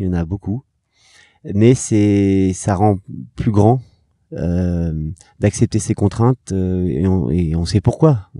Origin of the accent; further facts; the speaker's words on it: Nantes, Pays de la Loire, France; Bon, moi, j'étais de Nantes, donc pas mal de sollicitations médias, les copains qui passent.